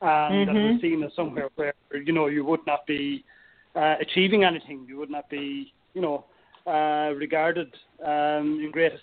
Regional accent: Enniscorthy, Leinster, Ireland; which was in the mental health services, away from my hometown of Enniscorthy. Now, it was interesting when as I was growing up, the school that I went to was directly across the river from the local psychiatric hospital.

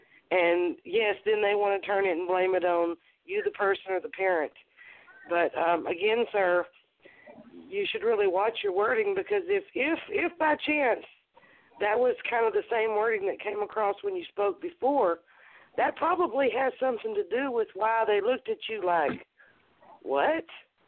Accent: the South, United States; You know, I came from the South, and at one point I didn't have a college understanding of words.

